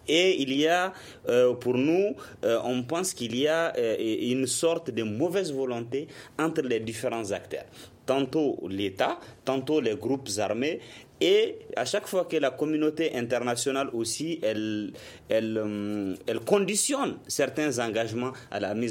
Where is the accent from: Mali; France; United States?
Mali; Kidal; moi je suis originaire de Kidal, hein, et Kidal a toujours eu un statut particulier au Mali.